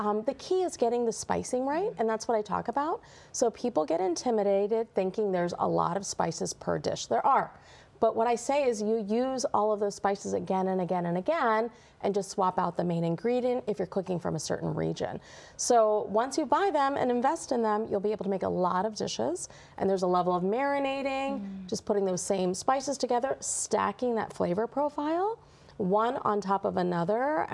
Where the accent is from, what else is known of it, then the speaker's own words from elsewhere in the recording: King of Prussia, Pennsylvania, United States; when I was growing up in Pennsylvania, we lived in King of Prussia is where I grew up.